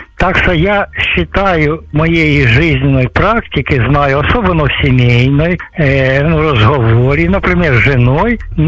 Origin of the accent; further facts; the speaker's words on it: Zaporizhzhia Oblast, Ukraine; я із Запорізької області. Так, прифронтова зона.